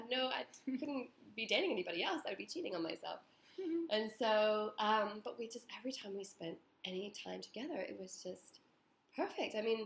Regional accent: United States; now in Australia; I'm from America

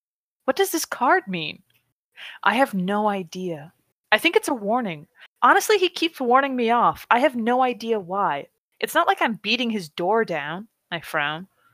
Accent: California, United States; accent: Californian; Watch my Californian accent mangle the shit out of that name.

